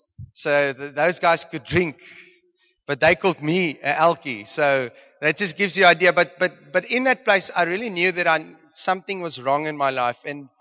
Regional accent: Mpumalanga, South Africa; also born or lived in Johannesburg; So I stayed in Johannesburg for the first 6 years of my life. We moved to Mpumalanga. I stayed on a farm.

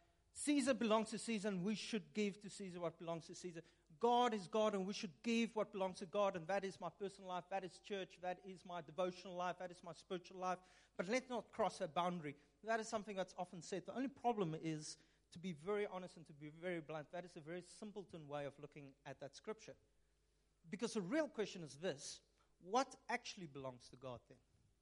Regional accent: Upington, Northern Cape, South Africa; I'm from Upington. I can't swim. There's only sand dunes.

